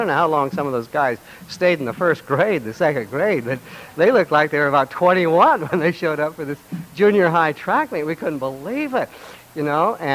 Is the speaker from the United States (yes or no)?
yes; Oregon, United States; And we grew up on the Oregon coast, and there's a mountain there.